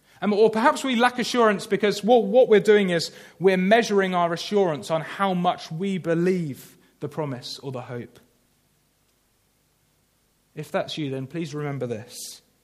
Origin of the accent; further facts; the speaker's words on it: United Kingdom; Bit awkward being British queuing